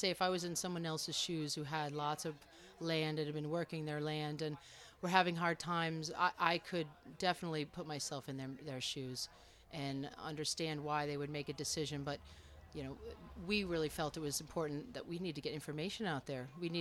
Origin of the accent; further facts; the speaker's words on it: Callicoon, New York, United States; born there; I was born here. I was born in the Calicoon Hospital.